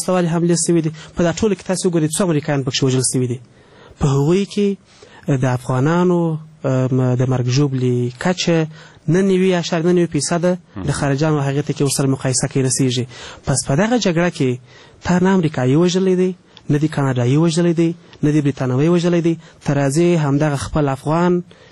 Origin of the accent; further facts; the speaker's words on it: Kandahar, Afghanistan; زه خپل د کندهار يم